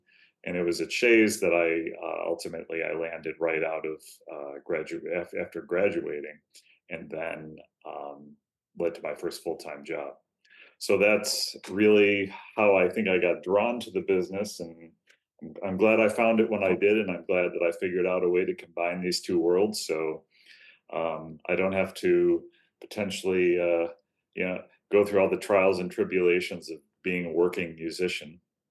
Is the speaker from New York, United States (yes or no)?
yes; Amherst, New York, United States; I am. I was born and raised in Amherst, New York.